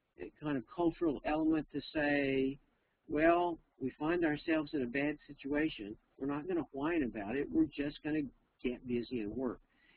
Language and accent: English; Texas, United States; I mean, I'm from Texas, and I really know what flat looks like